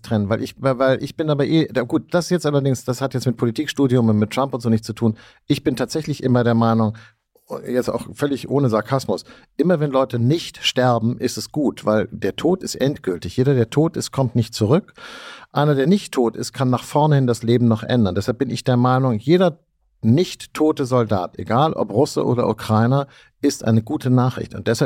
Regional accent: Hamburg, Germany; Ich bin ja auch ein Kind des Kalten Krieges, möchte ich mal sagen. Groß geworden in den 70er Jahren in Hamburg.

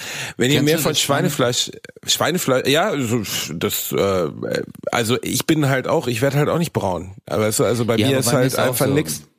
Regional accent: Dortmund, North Rhine-Westphalia, Germany; in meiner alten Heimat Dortmund, im schönen Ruhrgebiet

